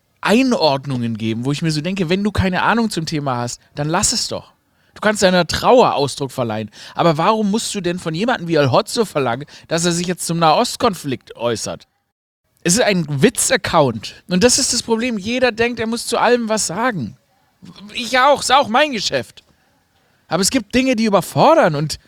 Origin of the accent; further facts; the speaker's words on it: Stuttgart, Baden-Württemberg, Germany; born there; ich bin tatsächlich in dem Haus geboren, in dem es die beste Brezel Stuttgarts gab, Stuttgarter Frank.